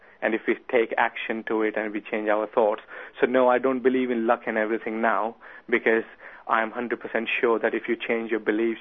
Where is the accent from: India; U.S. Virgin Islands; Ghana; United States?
India; English is a second language; moved away as an adult; now in United Kingdom; I was born in India and I lived in poverty all my first 20 years of my life.